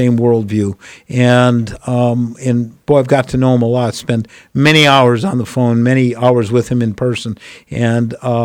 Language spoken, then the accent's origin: English; Alaska, United States; I'm from South Central. I know the Valley. I know the Valley pretty well, and Anchorage, of course, as a former mayor in the peninsula.